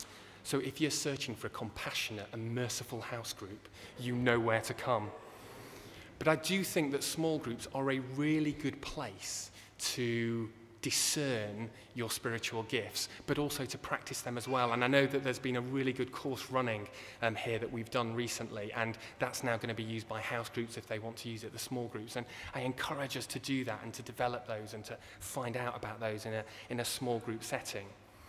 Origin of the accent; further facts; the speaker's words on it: Yorkshire and the Humber, United Kingdom; And as a Yorkshireman, I would agree, and I like that list.